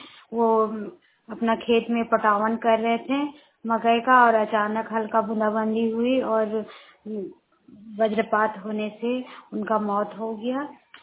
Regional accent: Barkagaon, Jharkhand, India; और मैं बड़कागांव प्रखंड की रहने वाली हूँ।

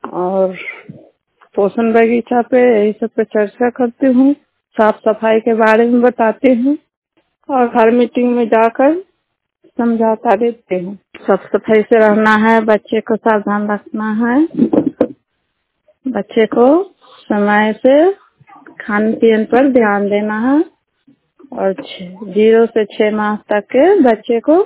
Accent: Raja Pakar, Bihar, India; राजा पकड़ के रहने वाली हूँ

